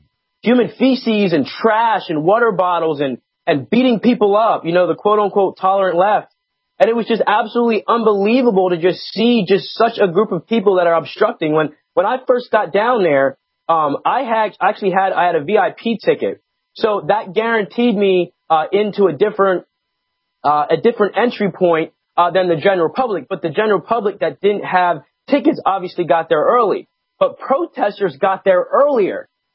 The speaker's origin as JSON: {"language": "English", "region": "Pennsylvania", "country": "United States", "tie": "born or raised there", "said": "I'm 24. I'm from Lebanon County. That's where I grew up. I grew up in Harrisburg area, which is Lebanon County. I currently reside in Lehigh County."}